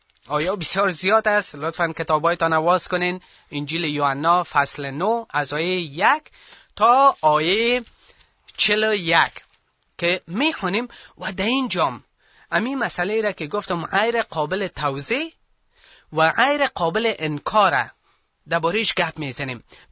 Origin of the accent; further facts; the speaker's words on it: Afghanistan; خود ما که افغان هستیم شکر پیرو عیسی مسیح هستیم